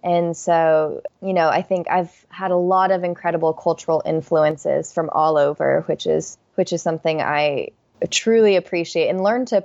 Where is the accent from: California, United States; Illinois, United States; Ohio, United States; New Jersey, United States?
California, United States; Torrance; I was born and raised in Torrance. It's a suburb of Los Angeles, and my family is generally from Taiwan and China.